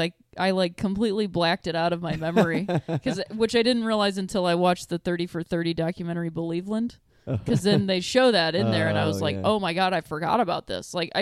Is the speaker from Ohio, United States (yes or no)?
yes; Akron, Ohio, United States; Cleveland. Los Angeles. I'm from Akron.